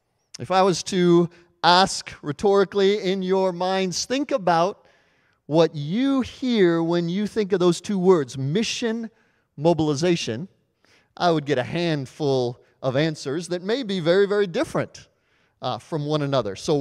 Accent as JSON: {"language": "English", "country": "United States", "said": "Now, I'm an American. Many of us are Americans."}